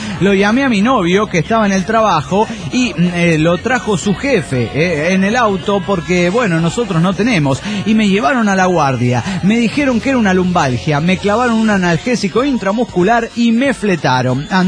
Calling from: Neuquén, Argentina; de Neuquén, Argentina.

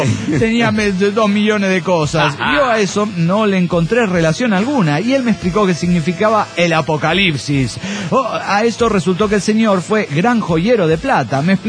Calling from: Ensenada, Baja California, Mexico; de Ensenada, Baja Califas, México.

